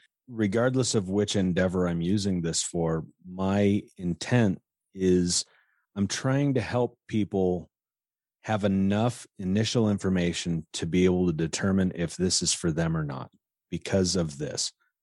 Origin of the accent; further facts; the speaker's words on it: Colorado, United States; I'm a redneck from Colorado, right?